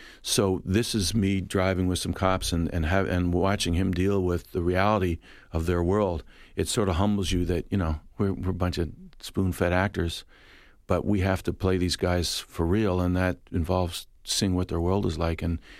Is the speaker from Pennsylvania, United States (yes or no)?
yes; Philadelphia, Pennsylvania, United States; Well, I come from West Philadelphia, and, it, you know, it's a rough and tumble neighborhood